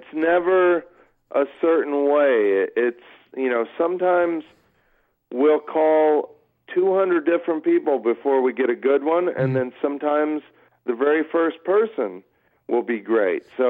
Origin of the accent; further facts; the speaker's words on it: Kansas, United States; I'm from Kansas, and I'm kind of like easygoing